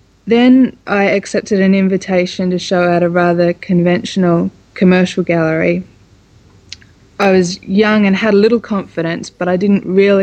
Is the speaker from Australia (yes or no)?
yes; Australia; I'm from Australia and I'm an artist.